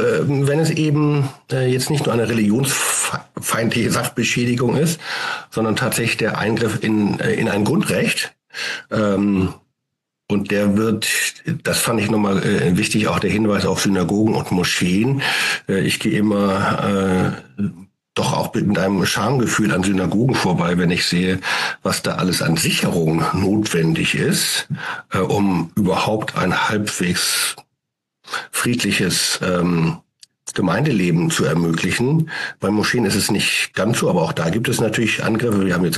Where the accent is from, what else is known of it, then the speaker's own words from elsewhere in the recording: Northern Germany, Germany; Nun komme ich aus Norddeutschland, da gibt es keine Gipfel und entsprechend keine Gipfelkreuze